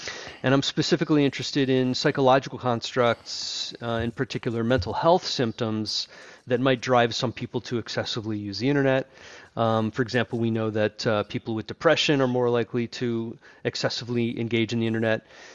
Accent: Baltimore, Maryland, United States; moved away; Of course, I haven't lived in Baltimore for a long time, but all of my family still lives there. But it is my hometown and where I grew up.

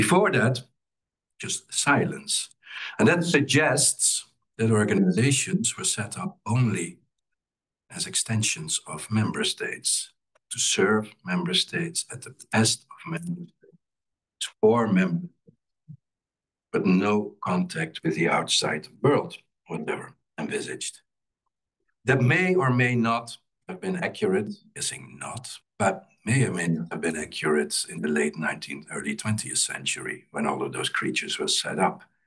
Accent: Netherlands; I grew up in the Netherlands. I did my undergrad in Amsterdam

